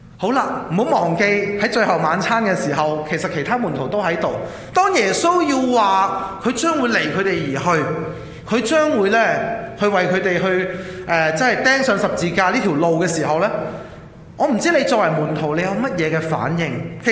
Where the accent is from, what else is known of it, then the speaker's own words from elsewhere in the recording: Guangdong, China; 因為可能就返我哋廣東人嘅水平啦，